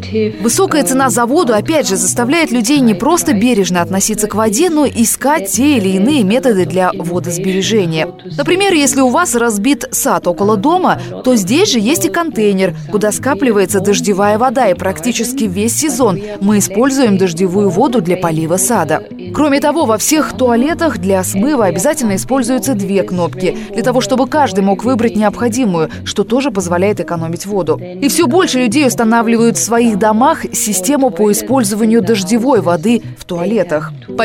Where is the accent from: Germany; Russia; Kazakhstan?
Germany; Bavaria; Например, в Баварии, откуда я родом, стоимость одного кубического метра воды составляет более 5 евро.